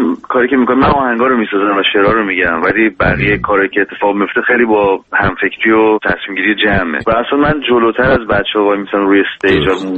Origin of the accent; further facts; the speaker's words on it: Iran; now in San Francisco, United States; 5 سال از ایران اومدم.